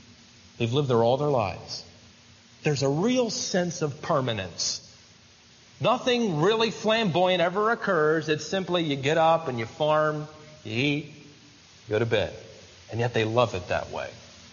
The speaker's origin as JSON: {"language": "English", "town": "Worthington", "region": "Minnesota", "country": "United States", "tie": "born there", "said": "I was born in Worthington, Minnesota, just next to Butterfield, Minnesota. It's a farming community."}